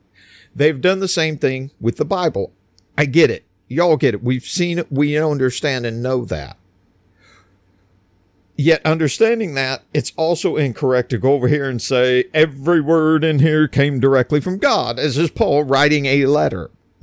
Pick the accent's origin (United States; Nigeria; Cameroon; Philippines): United States; Texas; Like I'm in Texas. I'm Texan.